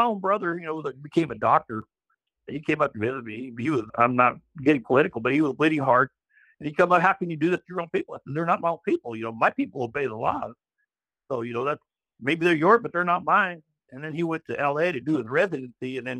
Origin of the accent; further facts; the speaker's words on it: Kansas, United States; You know, I was from Kansas.